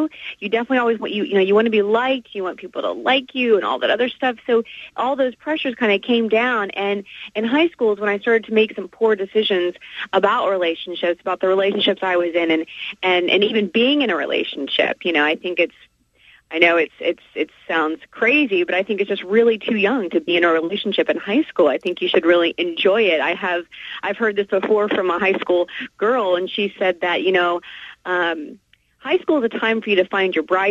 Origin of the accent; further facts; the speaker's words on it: Oklahoma, United States; I was born and raised actually in Oklahoma in a very good Catholic family.